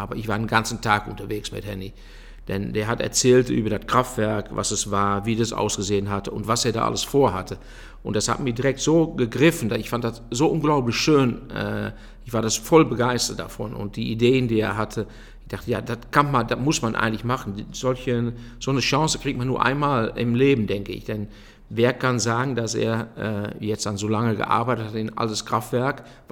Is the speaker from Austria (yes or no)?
no; Haaksbergen, Overijssel, Netherlands; German is a second language; now in Germany; Wahrscheinlich an den Namen oder auch an die Sprache kann man schon hören. Ich komme aus Holland, original, gebürtig, in Haaksbergen in Twente. An der deutschen Grenze ist das fast. Bin 63 Jahre alt, wohne zusammen hier in die schönste Stadt am Niederrhein, in Gried.